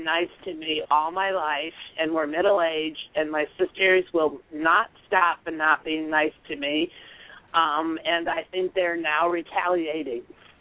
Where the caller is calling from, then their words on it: Illinois, United States; I'm calling from Illinois.